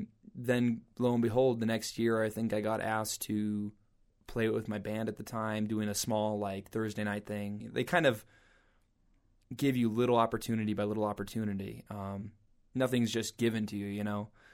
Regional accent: Montrose, United States; because growing up in Montrose, I've always heard about the festival, you know, because it's kind of the festival in your backyard, so to speak, being so close.

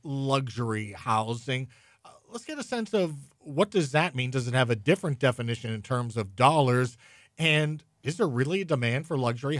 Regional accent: Pennsylvania, United States; I'm from the North Hills, so I see these as I drive around.

